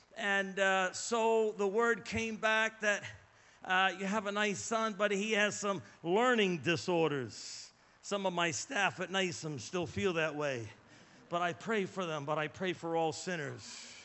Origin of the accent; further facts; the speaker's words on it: Massachusetts, United States; born there; I was born in Massachusetts